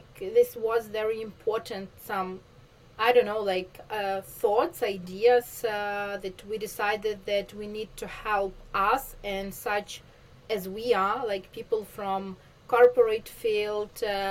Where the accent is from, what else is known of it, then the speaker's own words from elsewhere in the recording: Vinnytsia, Vinnytsia Oblast, Ukraine; English is a second language; also born or lived in Kyiv; I was born in Vinnytsia. It's like city in Ukraine, not far from Kyiv, from the capital. Raised like till 18 in Vinnytsia, and then I moved to Kyiv.